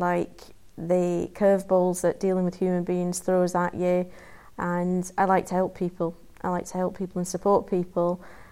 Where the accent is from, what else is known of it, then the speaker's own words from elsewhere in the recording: Yorkshire and the Humber, United Kingdom; I come from Yorkshire, so I do like to talk